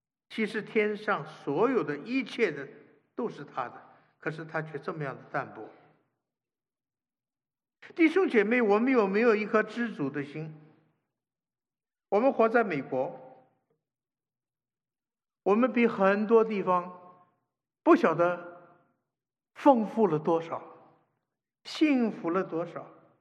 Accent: Taiwan; 我从台湾来，我在台湾住了很长一段时间，我很关心，我很爱台湾。

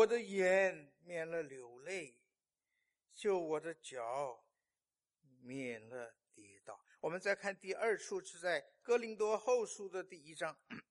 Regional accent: China; 我们中国人很注意礼貌啊，说礼尚往来，是不是？

